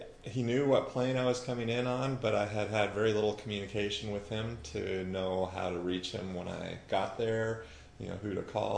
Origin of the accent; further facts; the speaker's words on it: Alaska, United States; I'm from Alaska. I've eaten tons of salmon